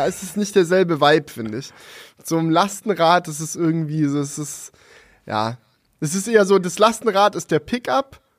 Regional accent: Lower Saxony, Germany; als Ostfriese ist halt so, ja, ich war schon mal auf einer der Inseln

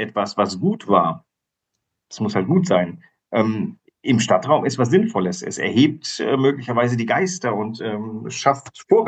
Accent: Germany; Das wäre jetzt aber total vermessen, als Urdeutsche sagen, Athen ist meine Heimat.

